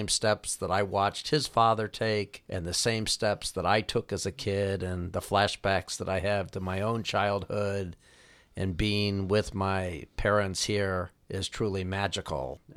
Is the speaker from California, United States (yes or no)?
no; Portland, Oregon, United States; I'm originally from Portland, Oregon. My mother and her family were from Portland. My father's from Hood River.